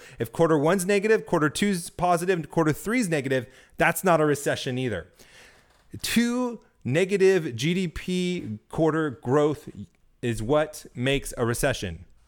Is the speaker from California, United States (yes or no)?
yes; California, United States; even though I'm from California, live in the South now.